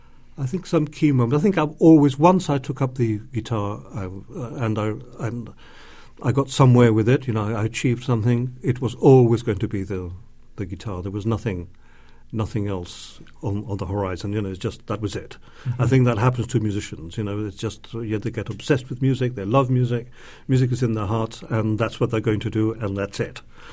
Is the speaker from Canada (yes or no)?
no; Gibraltar; I'm British, actually. But I come from a place called Gibraltar, which is right at the end of Europe. And we're all bilingual over there, Spanish, English.